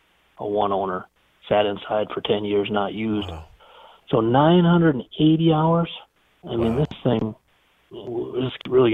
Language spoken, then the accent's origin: English; Benson, United States; actually from my hometown of Benson